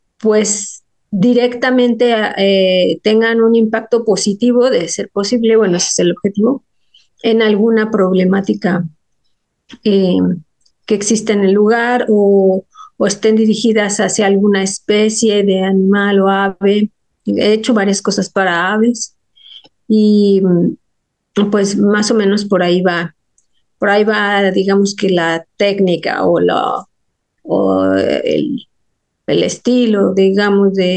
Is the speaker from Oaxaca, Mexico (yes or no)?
no; Mexico City, Mexico; born there; crecí en un ambiente que yo diría que era mixto, es decir, nací en la Ciudad de México, oficialmente soy xochimilca, la familia de mi mamá es de Xochimilco, y la familia de mi papá son campesinos del Estado de México